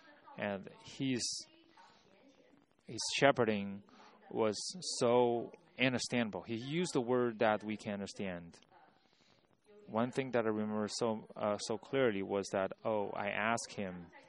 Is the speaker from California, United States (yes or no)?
yes; San Francisco, California, United States; from San Francisco. I was saved in 1987.